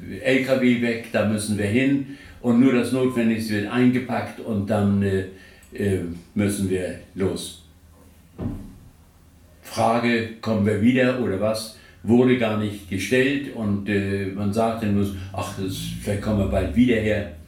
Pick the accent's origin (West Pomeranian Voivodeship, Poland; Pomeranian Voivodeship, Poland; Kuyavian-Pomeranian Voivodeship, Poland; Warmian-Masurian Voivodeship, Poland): Warmian-Masurian Voivodeship, Poland; Susz; born there; Das sind 70 Kilometer gewesen von Rosenberg, hieß die Stadt, wo ich geboren bin.